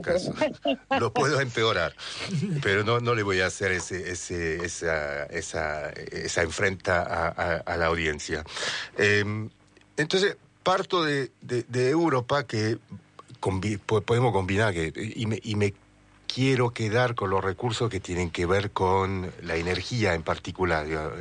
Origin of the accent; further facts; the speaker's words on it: France; Spanish is a second language; no porque vengo de Francia